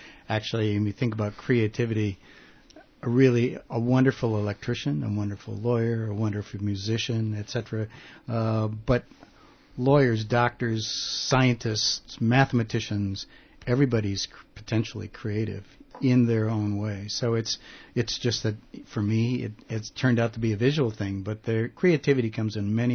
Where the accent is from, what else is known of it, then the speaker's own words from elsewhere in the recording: Wisconsin, United States; I grew up on a dairy farm. I grew up in Wisconsin